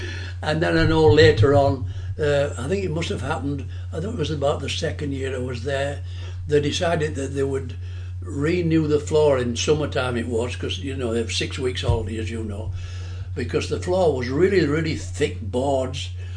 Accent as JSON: {"language": "English", "town": "Fleet", "region": "South East England", "country": "United Kingdom", "tie": "born there", "also_born_or_lived": "Cartmel", "said": "And she moved up, say, from where I was born down in Fleet, and then I stayed with my grandma for 2 or 3 years, and then when she finally got sort of settled in Carmel, because you see, the whole family came from Carmel originally."}